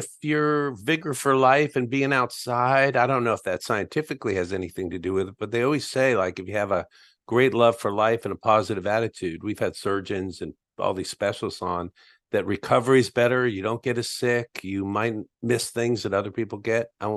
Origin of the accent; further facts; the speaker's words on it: Miami, Florida, United States; I grew up in Miami, and I was just a rabid Miami Dolphins fan through 1969.